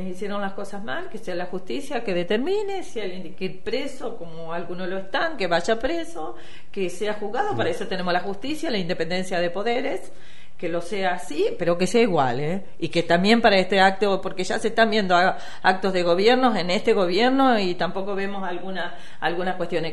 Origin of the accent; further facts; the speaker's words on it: Villa Clara, Entre Ríos, Argentina; Yo soy de Villa Clara, departamento de Villahuay, donde 32 años estuvimos intentando y trabajando para recuperar el municipio.